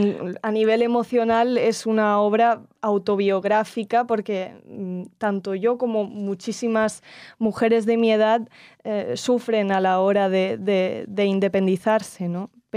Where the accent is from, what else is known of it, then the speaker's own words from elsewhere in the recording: Barcelona, Catalonia, Spain; born there; yo nací en Barcelona en 1995, tengo 22 años. Y nací en el seno de una familia judía en Barcelona, soy de la comunidad israelita de Barcelona.